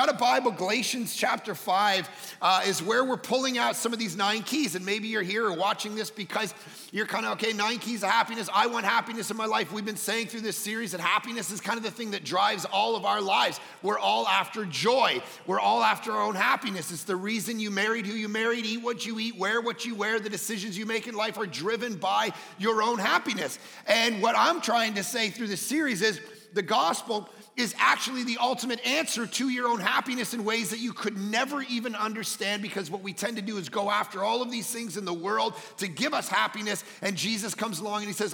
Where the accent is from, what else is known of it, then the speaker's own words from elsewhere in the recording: Toronto, Ontario, Canada; two Village Churches in Toronto as well, my hometown.